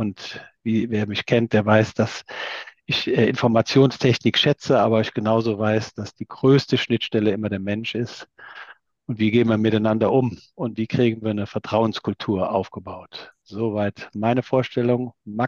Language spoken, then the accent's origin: German; Rhineland-Palatinate, Germany; Ich bin 57, ein Kind des Ahrtals